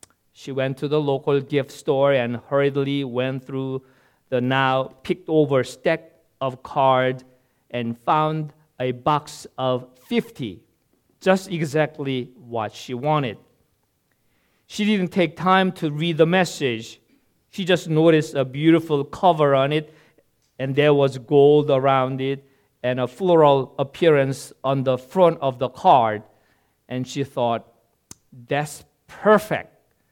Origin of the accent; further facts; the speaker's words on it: Seoul, South Korea; Growing up in the Seoul, Korea, and with the same altitude like Boston, I enjoyed the four seasons, distinct four seasons in Korea